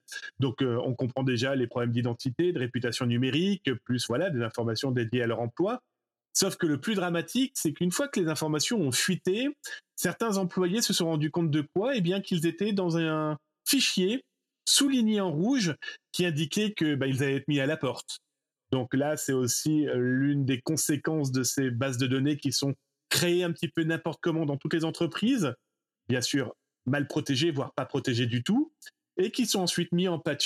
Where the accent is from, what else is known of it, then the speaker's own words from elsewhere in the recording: France; des articles de loi du Code du travail chez nous en France